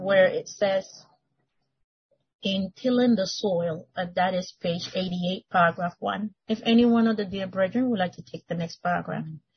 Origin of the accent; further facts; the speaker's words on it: Panama; also born or lived in Mexico; I grew up in Panama, even though I was born in Mexico, but I was always in the wild.